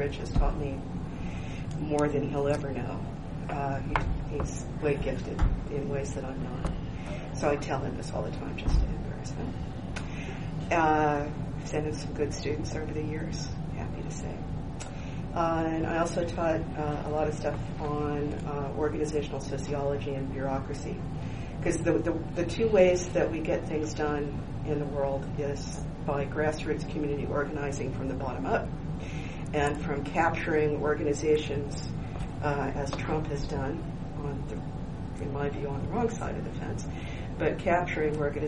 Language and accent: English; Oklahoma City, Oklahoma, United States; moved away as an adult; now in Ashland, United States; So I grew up in Oklahoma City, working class. Could afford to go to college back in those days.